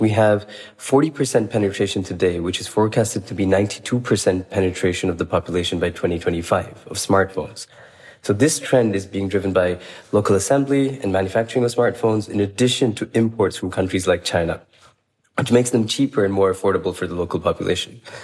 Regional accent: Bangladesh; Well, first of all, Bangladesh is in many ways home. I grew up in Bangladesh, so I've always wanted to eventually go back

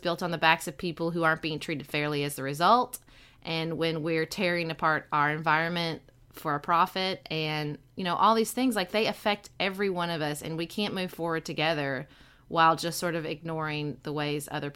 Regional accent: Kentucky, United States; I'm from Western Kentucky, and it's really difficult for people to understand that it's almost like we have two states.

